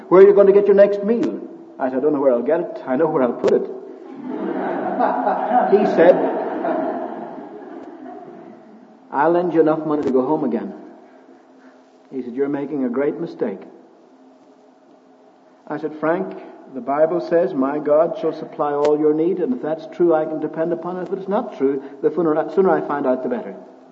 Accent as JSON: {"language": "English", "country": "Ireland", "said": "I said, \"No, I'm from Ireland.\" He said, \"I knew you were a foreigner as soon as you opened your mouth.\""}